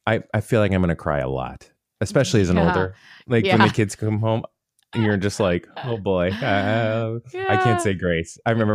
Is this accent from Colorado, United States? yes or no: no; Florida, United States; I'm from Florida.